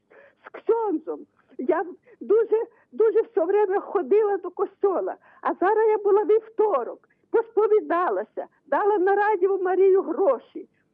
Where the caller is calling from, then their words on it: Rivne, Rivne Oblast, Ukraine; Я з Рівно дзвоню. Я з парафії Петра і Павла.